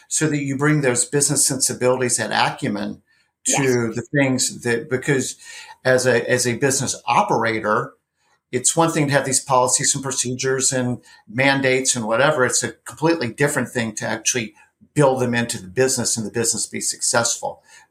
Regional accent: United States; I'm American, so you say it's English speaking.

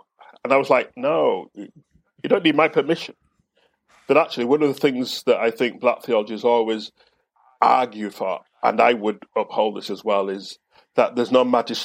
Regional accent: London, United Kingdom; me being a black person of Caribbean descent, born and brought up in London

